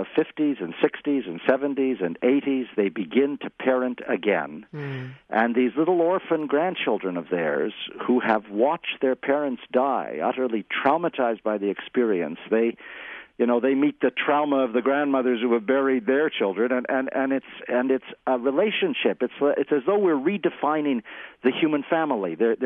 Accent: Canada; By the way, it's the same in my country. As a Canadian, the people of the country are engaged.

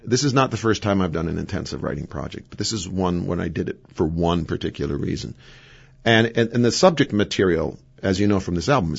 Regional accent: Wausau, Wisconsin, United States; it's great to be back here in Wausau. It's my hometown, and I get back as often as I can.

